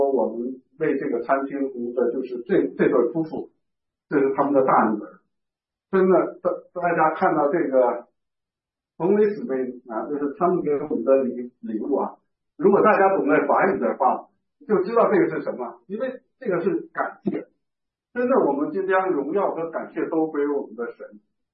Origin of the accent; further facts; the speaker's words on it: Hong Kong; 我们是从香港来，我们是短宣队